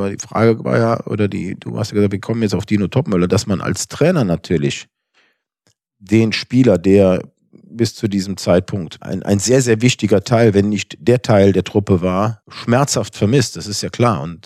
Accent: Cologne, North Rhine-Westphalia, Germany; ich komme aus Köln

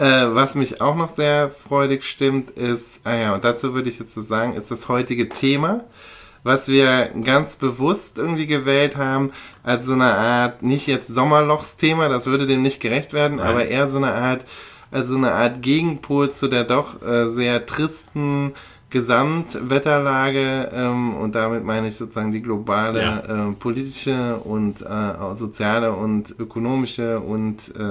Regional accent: Aachen, North Rhine-Westphalia, Germany; born there; weil ich zum ersten Mal mit meiner kleinen Tochter in meiner Geburtsstadt bin, nämlich in Aachen

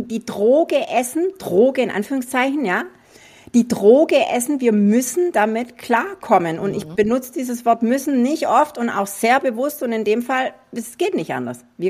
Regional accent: Swabia, Germany; Also für alle, die es noch nicht gehört haben, ich bin Schwäbin.

